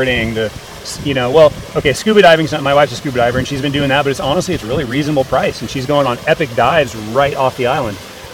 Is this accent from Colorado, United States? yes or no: no; Encinitas, California, United States; So I grew up in, you know, Cardiff, Encinitas back in the 90s at a spot called Seaside.